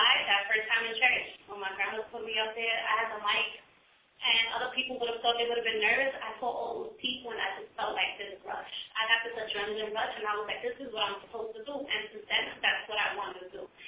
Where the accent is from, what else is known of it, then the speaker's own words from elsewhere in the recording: New York, United States; I mean, I've moved around different places, but I'm from New York. I'm a New York girl.